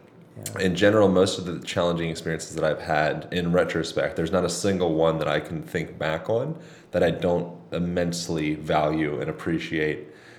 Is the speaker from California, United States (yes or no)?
no; Lancaster, Pennsylvania, United States; Amish country, Lancaster, Pennsylvania.